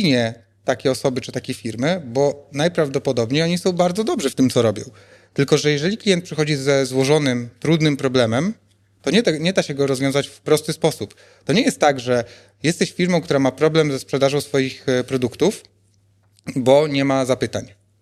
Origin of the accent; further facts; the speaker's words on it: Rzeszów, Subcarpathian Voivodeship, Poland; ja jestem z Rzeszowa, mamy Dolinę Lotniczą